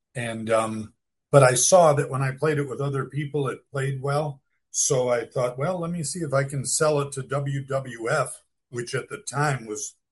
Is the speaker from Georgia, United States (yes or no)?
no; Cleveland, Ohio, United States; born there; in the Cleveland area where I was born and lived in Cleveland at that time.